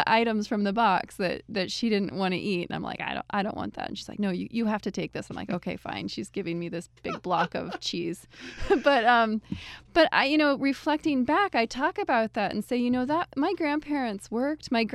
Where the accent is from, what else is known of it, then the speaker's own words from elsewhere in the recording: Colorado, United States; So I grew up in Colorado and I didn't really think about it at the time